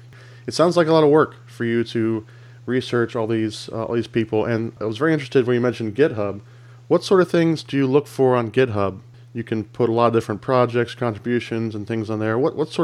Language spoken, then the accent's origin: English; Columbus, Ohio, United States; We were talking in Pittsburgh, and I'm from Columbus.